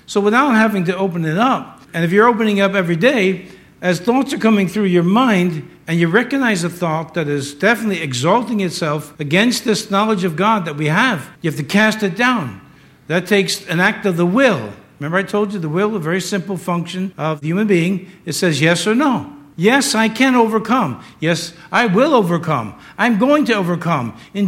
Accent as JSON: {"language": "English", "town": "Yonkers", "region": "New York", "country": "United States", "tie": "born or raised there", "said": "And I grew up in New York City, as you know, Yonkers, actually."}